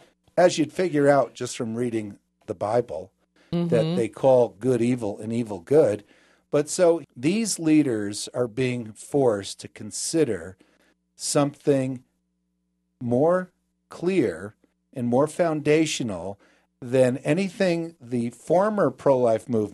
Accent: New Jersey, United States; moved away; I'm from New Jersey, and long after I left there

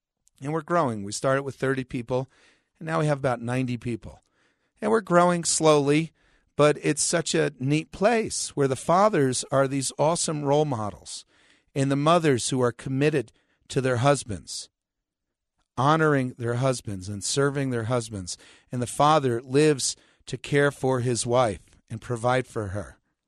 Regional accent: Prospect Park, New Jersey, United States; the local church there where we grew up in Prospect Park, New Jersey.

